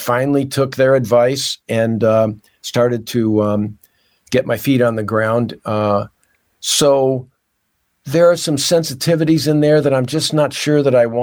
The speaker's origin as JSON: {"language": "English", "town": "Rochester", "region": "New York", "country": "United States", "tie": "born or raised there", "lives_now": "Portland, United States", "said": "I was performing in my hometown of Rochester, New York, at a fringe festival there"}